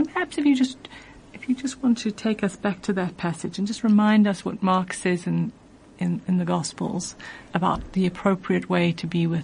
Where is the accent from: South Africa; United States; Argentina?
South Africa; We South Africans, now we're all South African, Rainbow Nation, but we don't like anybody from anywhere else.